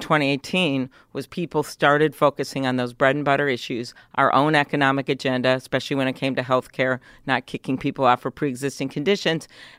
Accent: Midwest, United States; Well, I mentioned one of them, but the other one is that I am from the Midwest.

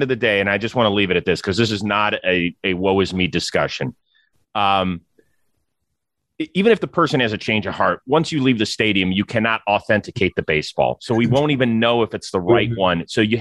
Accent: Cleveland, Ohio, United States; I am from Cleveland, Ohio.

